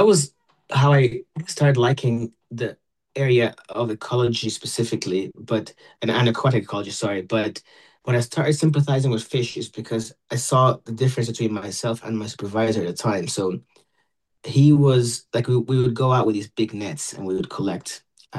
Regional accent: Egypt; also born or lived in United Kingdom; So I'm originally from Egypt

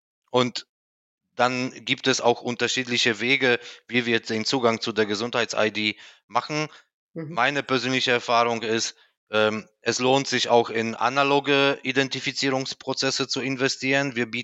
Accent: Poland; in meiner Heimat Polen

